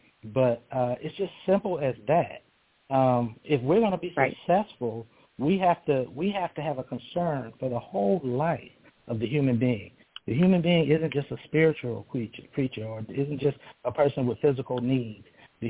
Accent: United States; So I'm just a human being. I'm an American. I love everybody.

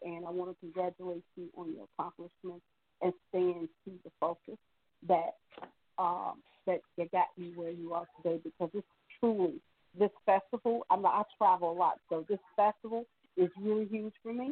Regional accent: Chicago, Illinois, United States; and Chicago is my hometown.

